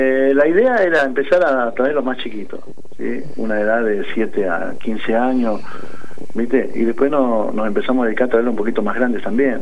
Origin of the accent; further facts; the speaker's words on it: Argentina; queríamos tener una identidad, somos argentinos, patriotas